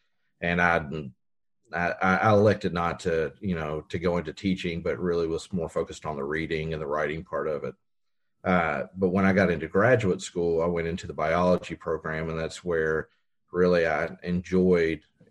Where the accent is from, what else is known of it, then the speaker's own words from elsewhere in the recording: Frankfort, Kentucky, United States; So I grew up in Frankfort, Kentucky, lived in the county the first part of my life, and then moved into town after that.